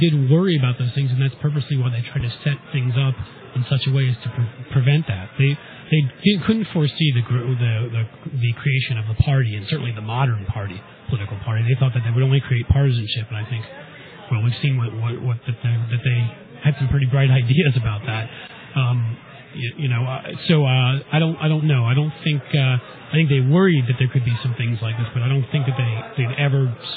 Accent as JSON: {"language": "English", "town": "New York City", "region": "New York", "country": "United States", "tie": "born or raised there", "said": "I am from New York, yes."}